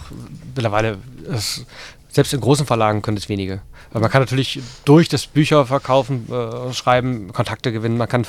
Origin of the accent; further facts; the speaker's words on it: Tübingen, Baden-Württemberg, Germany; in Tübingen aus dem Roman. Letzte Woche meine Heimatstadt.